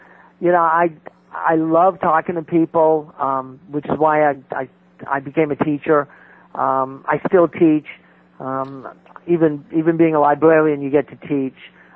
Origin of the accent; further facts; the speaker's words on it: New Hampshire, United States; I'm a Yankee. I'm from New Hampshire, and everything I've ever done has been with the earth in mind.